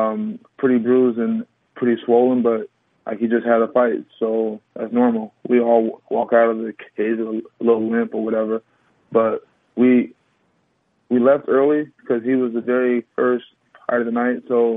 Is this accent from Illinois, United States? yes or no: yes; Chicago, Illinois, United States; I'm from Chicago originally.